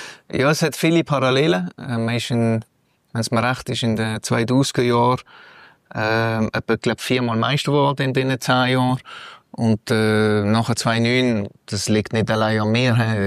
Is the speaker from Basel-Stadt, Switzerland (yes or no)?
yes; Basel, Basel-Stadt, Switzerland; born there; Also ich bin in Basel geboren, in der Stadt Basel geboren.